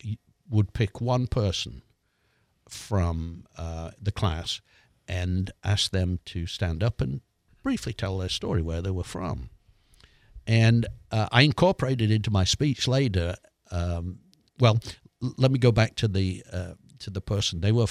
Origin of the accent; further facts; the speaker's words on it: England, United Kingdom; accent: English; now in United States; If I went back to England now, I bet my English accent would